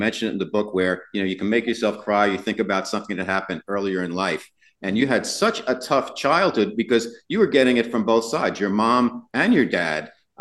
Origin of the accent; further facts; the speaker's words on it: New York City, New York, United States; I'm an Italian from New York City, and I know the village, and I live back there.